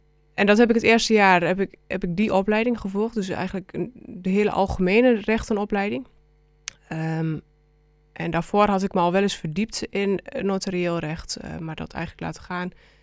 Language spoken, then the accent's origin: Dutch; Vriezenveen, Overijssel, Netherlands; Mijn vader was vroeger een melkveehouder. Dus ik woon ook nog steeds eigenlijk in het buitengebied van Vriezenveen.